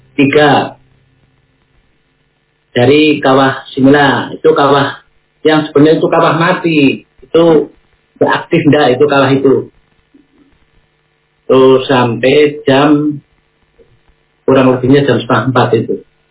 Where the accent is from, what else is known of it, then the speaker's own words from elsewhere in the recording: Kepucukan, Central Java, Indonesia; Lahar panas itu di sebelah timur desa saya, desa Kepucukan.